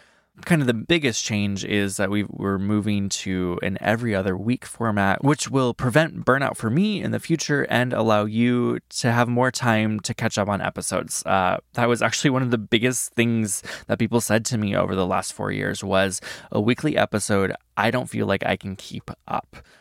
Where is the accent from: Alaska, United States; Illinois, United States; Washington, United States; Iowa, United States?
Iowa, United States; Midwest. I grew up in Iowa.